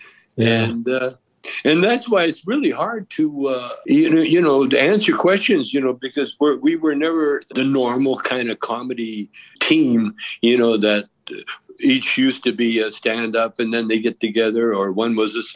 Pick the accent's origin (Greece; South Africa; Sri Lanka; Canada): Canada; now in United States; Yeah, I'm Canadian.